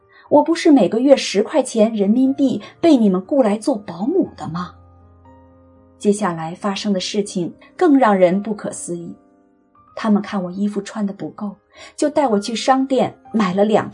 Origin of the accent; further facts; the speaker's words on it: China; born there; 我于60年代出生在一个物资缺乏、非常贫困的中国山区。